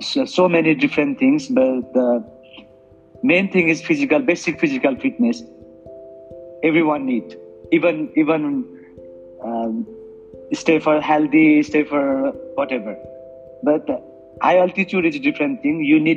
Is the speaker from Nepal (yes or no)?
yes; Nepal; English is a second language; Nepalese and we are definitely proud of Everest is in our country, but maximum people are only proud of we are born from Everest land